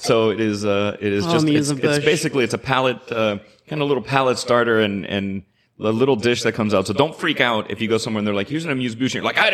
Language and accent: English; Miami, Florida, United States; now in California, United States; any city like my hometown, Miami, it rains a ton.